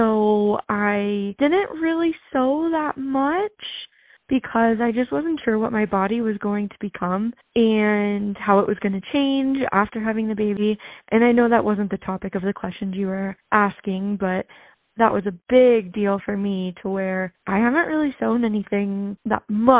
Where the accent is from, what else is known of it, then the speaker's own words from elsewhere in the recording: Colorado, United States; I'm from Colorado.